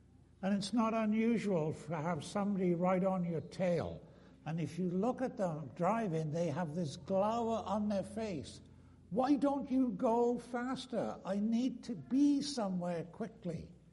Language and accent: English; United Kingdom; was growing up in Britain